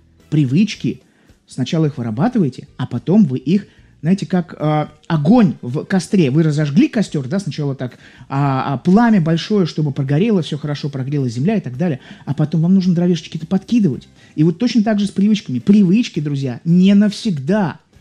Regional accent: Saint Petersburg, Russia; Я из Санкт-Петербурга.

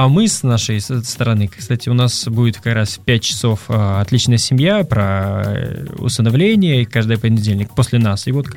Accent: Tyumen, Tyumen Oblast, Russia; born there; Казахстан, я родился в Тюмени, между прочим.

